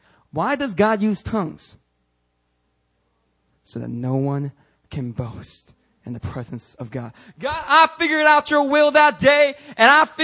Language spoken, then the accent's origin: English; Daegu, North Gyeongsang, South Korea; I'm from Daegu and I still can't understand Busan.